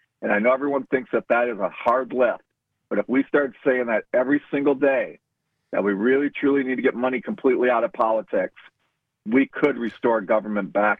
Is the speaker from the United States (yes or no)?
yes; Wisconsin, United States; I'm from Wisconsin originally, and the family lives there